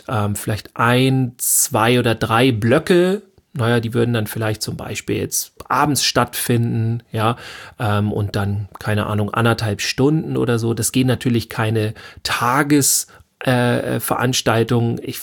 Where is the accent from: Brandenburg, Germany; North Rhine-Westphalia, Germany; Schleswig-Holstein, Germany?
Schleswig-Holstein, Germany; wo kommen Sie denn eigentlich her? Und ich dann gesagt habe, so Schleswig-Holstein